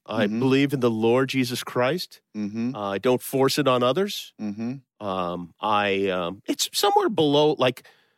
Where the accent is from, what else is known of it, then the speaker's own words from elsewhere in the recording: Las Vegas, Nevada, United States; I have two siblings, a brother and a sister. I'm the oldest. I grew up mostly in Las Vegas.